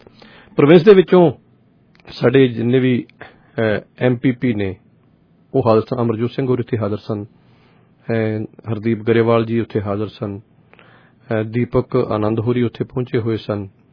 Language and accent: Punjabi; Punjab, India; ਇਹ ਸਾਡਾ ਪੰਜਾਬ ਦਾ ਸੱਭਿਆਚਾਰ ਸੀ